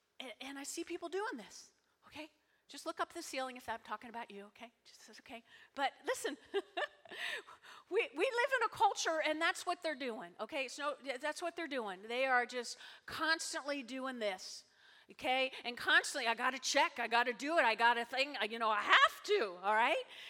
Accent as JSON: {"language": "English", "region": "New Jersey", "country": "United States", "tie": "born or raised there", "also_born_or_lived": "Brooklyn", "said": "I was born in Brooklyn, raised in North Jersey."}